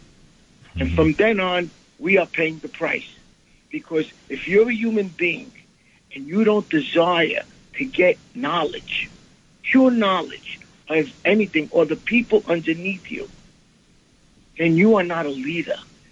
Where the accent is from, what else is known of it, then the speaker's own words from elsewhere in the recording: Brooklyn, New York, United States; I'm 65 years old, and I believe in science, right? I grew up in Brooklyn my whole life.